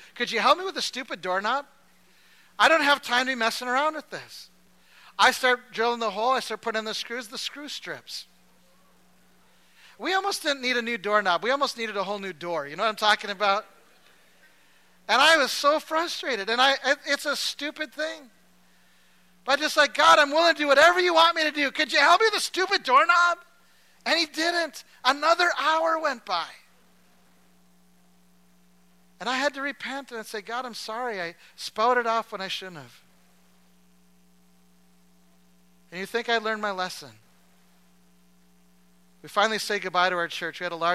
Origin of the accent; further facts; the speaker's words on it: Alberta, Canada; now in Iowa, United States; We didn't. We're from Alberta.